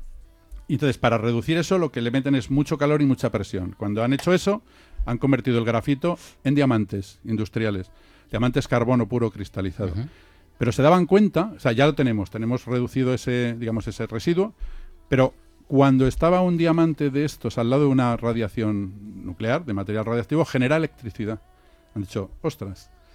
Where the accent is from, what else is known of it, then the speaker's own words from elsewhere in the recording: Guadalajara, Castilla-La Mancha, Spain; que somos de Guadalajara y somos de tierra de miel.